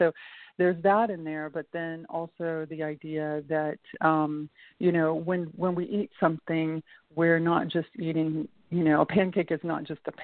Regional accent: Houston, Texas, United States; I grew up in Houston, Texas, really

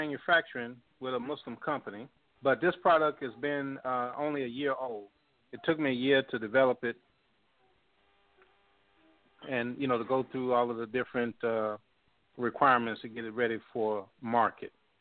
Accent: Baltimore, Maryland, United States; born there; because I was born in Baltimore, and my father was … so we had a long history in Baltimore, Maryland.

